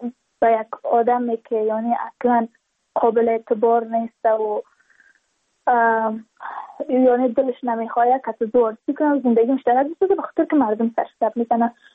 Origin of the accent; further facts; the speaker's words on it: Badakhshan, Afghanistan; چون ما از بدخشان هستیم، یعنی منطقای دوردستش،